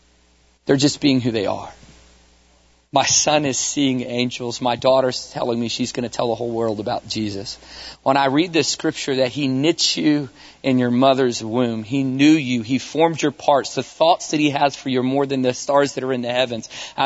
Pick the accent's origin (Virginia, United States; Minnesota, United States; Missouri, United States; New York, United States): Virginia, United States; Newport News; I grew up in Virginia, Newport News, Virginia, in a family that my dad was a Christian